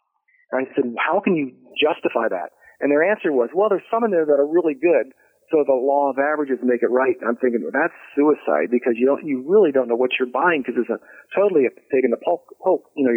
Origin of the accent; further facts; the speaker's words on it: Bridgetown, Ohio, United States; Like Joe and you are in Cincinnati and I grew up in Bridgetown, if you know where that is.